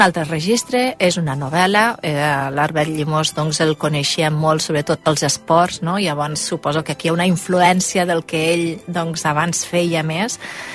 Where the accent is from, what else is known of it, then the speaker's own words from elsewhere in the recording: Lleida, Catalonia, Spain; Nosaltres som de Lleida, Padrines és la paraula típica lleidatana, sí.